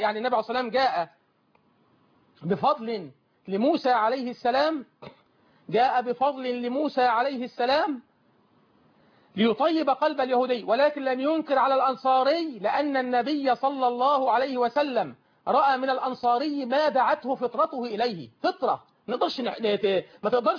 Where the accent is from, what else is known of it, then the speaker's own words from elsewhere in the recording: Egypt; بلدنا مصر